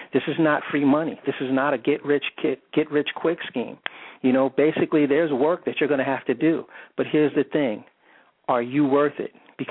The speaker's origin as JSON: {"language": "English", "town": "New York City", "region": "New York", "country": "United States", "tie": "born or raised there", "lives_now": "Virginia, United States", "said": "I mean, I know I said I live in Virginia, but I was born and raised in New York, and I mean in the city."}